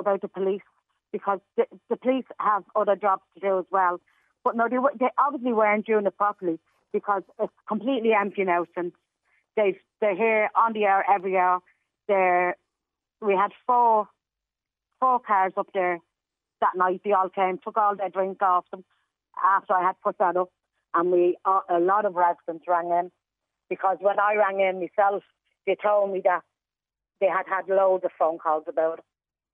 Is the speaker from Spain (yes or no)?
no; Dublin, Leinster, Ireland; I'm actually from Dublin 2. I'm not from Dublin 4.